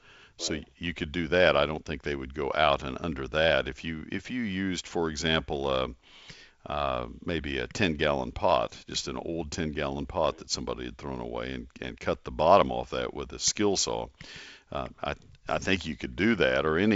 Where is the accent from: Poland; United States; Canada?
United States; College Station, Texas; also born or lived in Ohio; Having lived 5 years and gone to school at Ohio State, I transferred there as a junior. I grew up in College Station, Texas, and I gardened actively